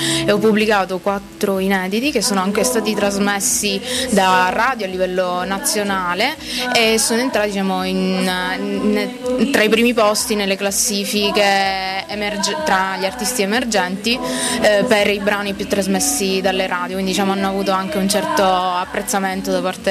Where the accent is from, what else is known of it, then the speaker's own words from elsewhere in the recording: Capo d'Orlando, Sicily, Italy; vengo da Capo d'Orlando in provincia di Messina e ho 25 anni.